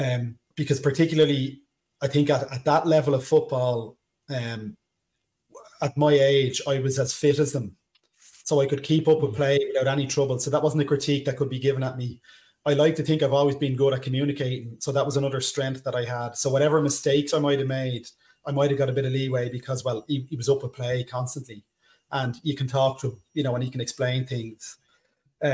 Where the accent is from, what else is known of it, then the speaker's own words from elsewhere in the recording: Dublin, Leinster, Ireland; So I put down the North Dublin because I'm from North Dublin.